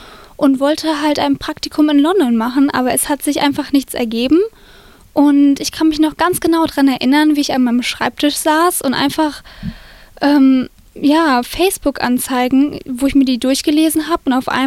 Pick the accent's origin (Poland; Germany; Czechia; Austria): Germany; Die sind nach Deutschland gekommen und ich bin auch in Deutschland geboren worden. Ja, aber kann trotzdem Polnisch sprechen.